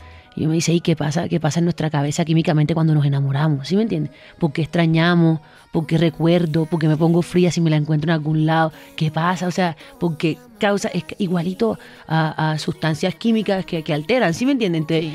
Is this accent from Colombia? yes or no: yes; Montería, Córdoba, Colombia; Soy de Montería, Córdoba. Tengo 23 años. Hago música.